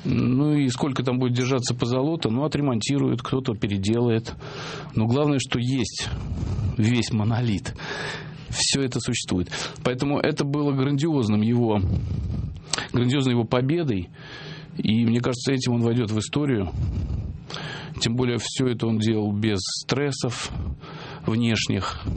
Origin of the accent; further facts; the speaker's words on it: Moscow, Russia; Я вырос в Москве в Большом театре